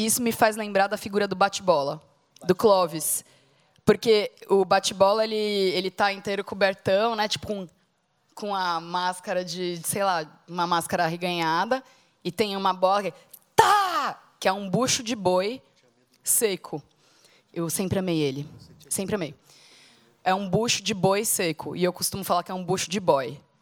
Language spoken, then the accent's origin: Portuguese; São Paulo, Brazil; born there; Eu nasci em São Paulo, mas São Paulo é feita por muitas pessoas que não são de São Paulo.